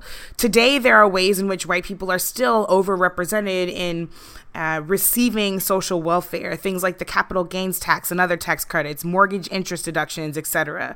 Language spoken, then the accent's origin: English; St. Louis, Missouri, United States; there's an election coming up in St. Louis, in my hometown